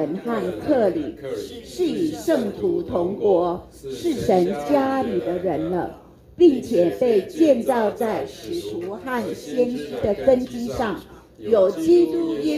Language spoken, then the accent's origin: Chinese; China; 所以以前我们说四海之内皆兄弟耶，我们中国人不是这样讲吗？